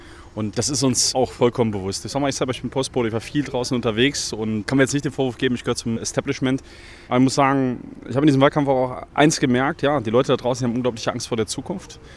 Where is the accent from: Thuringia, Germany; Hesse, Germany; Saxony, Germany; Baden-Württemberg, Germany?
Thuringia, Germany; Jena; Gerade wenn ich auch auf Jena schaue, die Stadt, in der ich lebe. Ich bin aus Jena-Lobeda und nicht einfach.